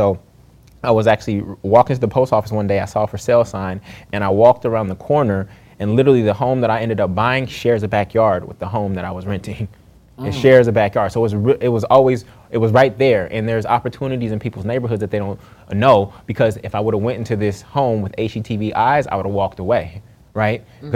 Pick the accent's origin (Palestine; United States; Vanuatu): United States; Oakland, California; therefore lost that home that I grew up in Oakland, California, off of Trestle Glen